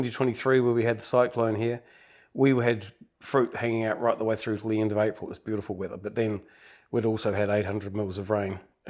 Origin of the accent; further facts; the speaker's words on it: Hawke's Bay, New Zealand; I'm originally from Hawke's Bay